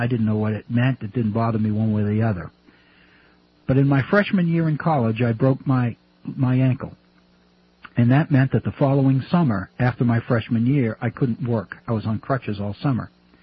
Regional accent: Boston, Massachusetts, United States; I grew up in Boston. I grew up in a working-class family. My dad worked in a bakery

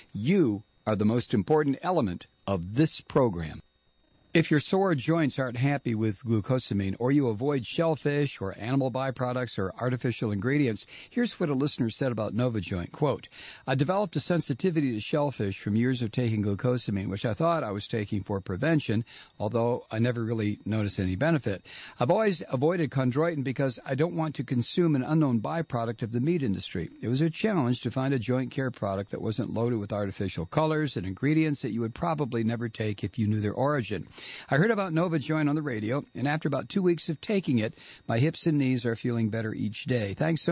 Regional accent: Ohio, United States; That's my home state, pal. I know.

